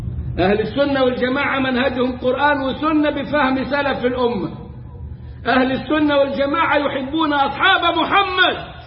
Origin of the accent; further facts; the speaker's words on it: Egypt; واللي لهم عندنا في مصر في منطقة الدراسة مسجد اسمه مسجد الحاكم بأمر الله